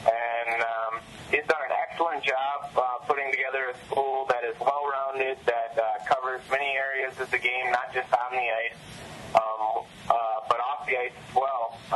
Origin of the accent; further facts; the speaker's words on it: Michigan, United States; I'm from Michigan.